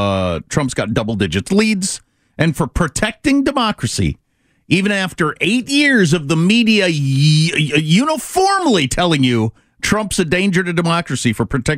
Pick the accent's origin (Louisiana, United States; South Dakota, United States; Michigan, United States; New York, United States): South Dakota, United States; I'm from South Dakota. She's my kind of Republican